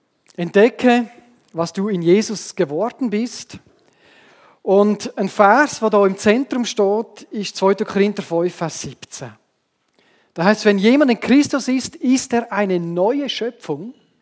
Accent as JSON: {"language": "German", "country": "Switzerland", "said": "Und dann sind wir Schweizer, oder?"}